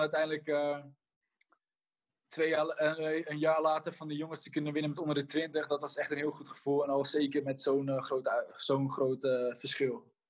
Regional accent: Netherlands; born there; Nederland is waar mijn hart ligt natuurlijk. Het is gewoon het land waar ik geboren ben en waar je vandaan komt.

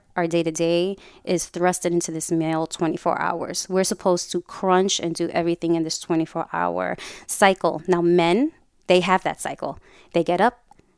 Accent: New York City, New York, United States; I'm a Puerto Rican woman. I grew up in New York City. So rice, beans, and pork chops, anything that came out of a box or a can, you know, Spam. Shout out to all my Puerto Ricans, right?

